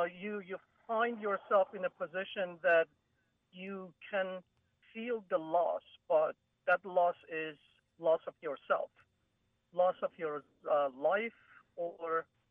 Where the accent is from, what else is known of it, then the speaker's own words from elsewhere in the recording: Iran; now in United States; I am originally from Iran, and I had to actually serve as a draftee in Iran Army.